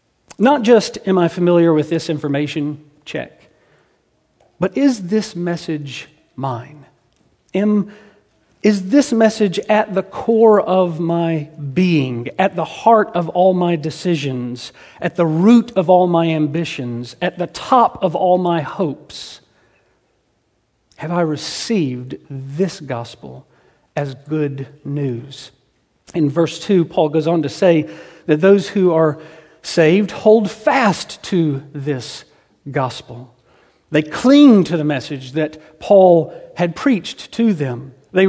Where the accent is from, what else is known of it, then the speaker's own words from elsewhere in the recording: Memphis, Tennessee, United States; because I grew up in Memphis, Tennessee, with a church on every corner, I am a Christian, is the mindset.